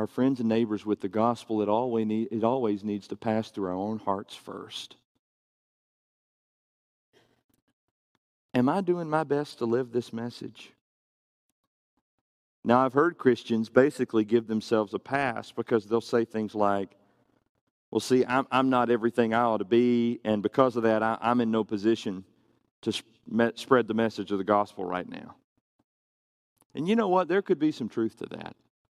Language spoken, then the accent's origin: English; Pulaski, Tennessee, United States; I'm from Pulaski, Tennessee.